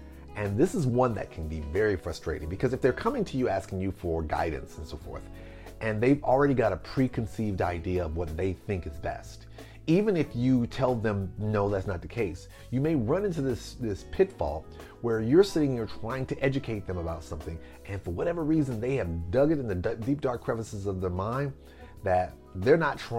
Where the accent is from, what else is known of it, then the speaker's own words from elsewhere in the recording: Pine Bluff, Arkansas, United States; Like in my hometown of Pine Bluff, Arkansas, my mother went to Southeast High School